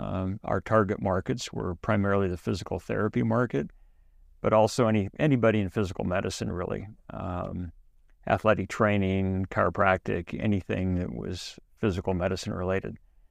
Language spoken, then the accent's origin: English; Utah, United States; and we thought, well, we're both from Utah. Let me take a trip to Utah and see if there's anything there of any interest.